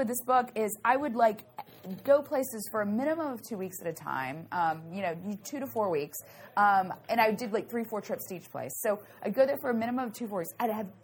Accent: Memphis, Tennessee, United States; and I'm from Memphis, which is like the barbecue hub in San Francisco.

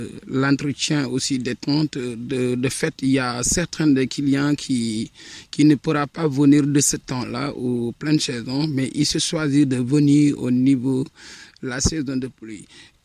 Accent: Senegal; je suis un Sénégalais d'origine Paul

